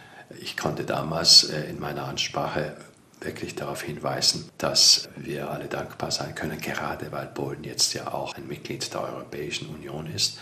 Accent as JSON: {"language": "German", "region": "Trentino-Alto Adige", "country": "Italy", "said": "Südtirol, ich stamme ja aus der Gegend, hatten wir diesbezüglich keinerlei Probleme."}